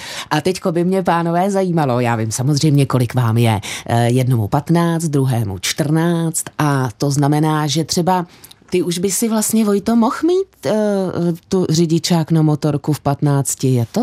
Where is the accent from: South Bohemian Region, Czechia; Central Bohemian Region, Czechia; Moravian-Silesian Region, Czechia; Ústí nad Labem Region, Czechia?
Central Bohemian Region, Czechia; Sázava; protože u nás na Sázavě jsou velké vzdálenosti všechno do kopce, takže kluci jezdili od 15 na těchto malých motorkách